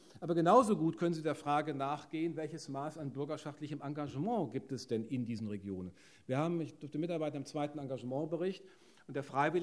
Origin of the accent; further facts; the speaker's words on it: North Rhine-Westphalia, Germany; wir kommen ja aus Nordrhein-Westfalen, wir schleppen ja sozusagen die Ewigkeitslasten des Steinkohlenbergbaus in unserem Gehirn in Nordrhein-Westfalen mit rum.